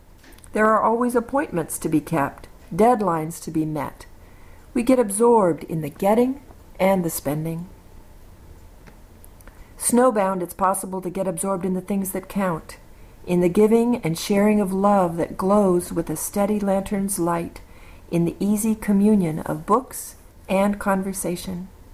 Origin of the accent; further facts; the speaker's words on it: Seattle, Washington, United States; my holiday traditions in the 1950s growing up in Seattle, again, when things were slower than we find them today.